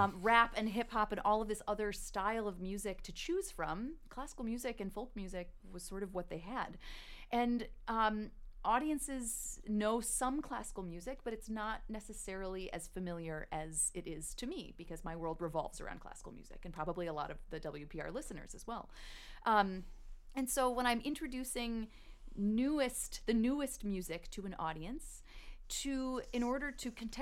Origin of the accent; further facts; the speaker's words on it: Minneapolis, Minnesota, United States; I'm from Minneapolis.